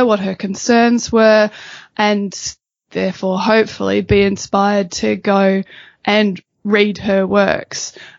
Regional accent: Australia; I mean, I'm an Australian, you know, we watch what's going on in American politics

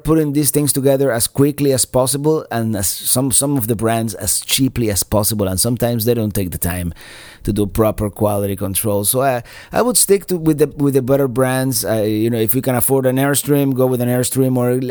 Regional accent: Cuba; In a sense, you know, I grew up in Cuba

